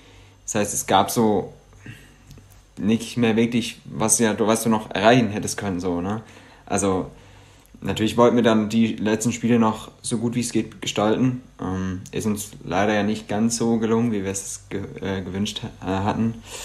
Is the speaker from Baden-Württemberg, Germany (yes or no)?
yes; Baden-Württemberg, Germany; ich komme aus Baden eigentlich, aus Südbaden, wenn man es genauer nimmt.